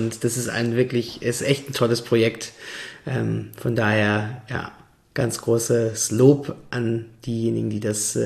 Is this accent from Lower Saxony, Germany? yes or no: yes; Barsinghausen, Lower Saxony, Germany; also born or lived in Langenhagen; von daher bin ich in Langenhagen geboren. Zwar nur einige Tage hier gewesen und danach direkt wieder nach Barsinghausen.